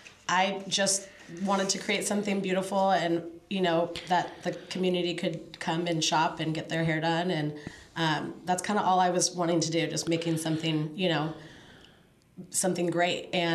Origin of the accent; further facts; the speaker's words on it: Napa, California, United States; I am born and raised in Napa. Lived here my whole life, minus a little bit for college.